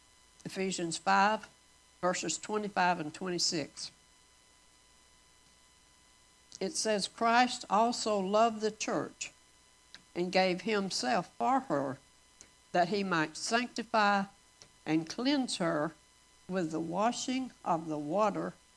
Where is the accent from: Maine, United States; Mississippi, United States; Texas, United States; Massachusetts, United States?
Mississippi, United States; I'm from Mississippi. So, if any of you know how to say it, just tell me.